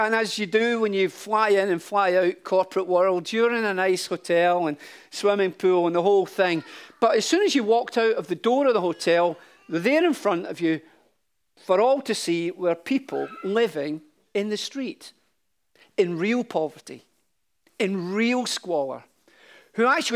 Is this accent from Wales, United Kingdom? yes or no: no; Glasgow, Scotland, United Kingdom; born there; I was born in Glasgow at a time, and in the Gorbals, at a time when we knew relative poverty.